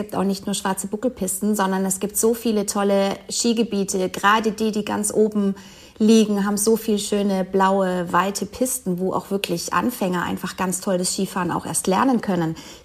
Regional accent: Germany; ich arbeite jetzt als Deutsche ja für die Schweiz

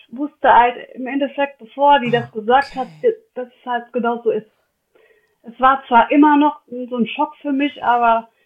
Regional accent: Rhineland-Palatinate, Germany; ich bin aus dem Westerwald und da gab es sowas noch nicht.

